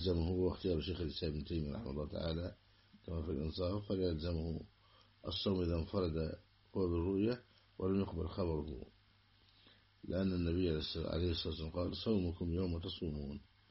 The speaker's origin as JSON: {"language": "Arabic", "country": "Egypt", "said": "في بلدنا مصر"}